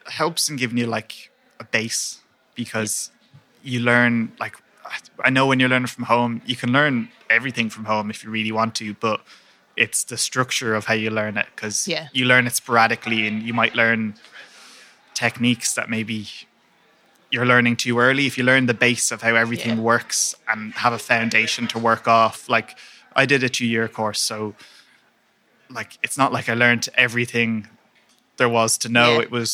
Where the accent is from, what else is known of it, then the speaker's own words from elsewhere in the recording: United Kingdom; No, to be fair, I grew up in Port, but I think we moved down when I was two, so like all of my family don't have Midlands accents, so I kind of do stick out in that way.